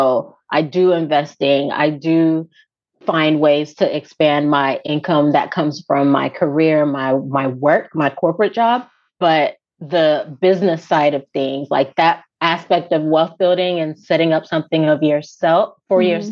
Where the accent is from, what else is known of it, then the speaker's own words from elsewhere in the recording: Ghana; now in United States; where I grew up in Ghana, we use these nets as like our bath for bathing.